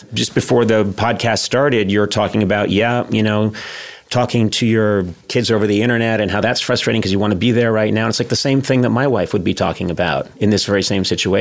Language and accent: English; Ireland; Well, I am Irish, and no, I don't think the Irish should be the White House.